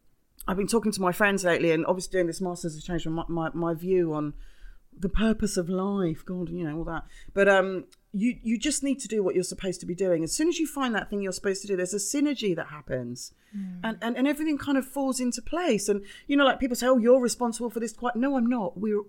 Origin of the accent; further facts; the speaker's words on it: London, United Kingdom; I'm from London, I can't explain it.